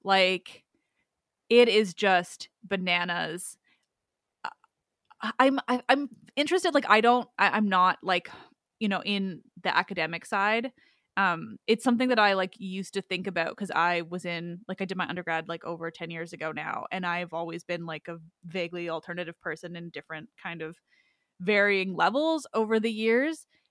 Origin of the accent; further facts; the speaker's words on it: Canada; I'm Canadian.